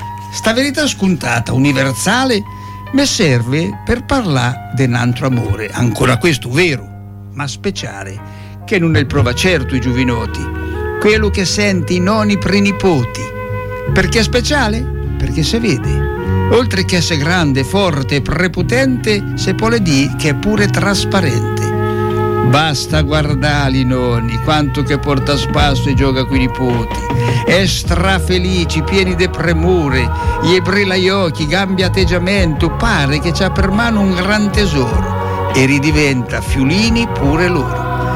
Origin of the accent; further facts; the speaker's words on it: Ancona, Marche, Italy; io sono d'Ancona